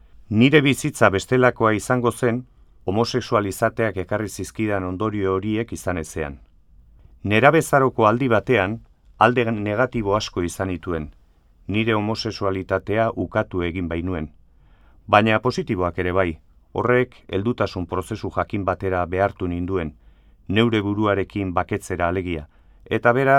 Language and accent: Basque; Spain; Euskara nire ama hizkuntza delako. Etxean, betidanik, euskaraz hitz egin izan dut gurasoekin eta anaiarrebekin.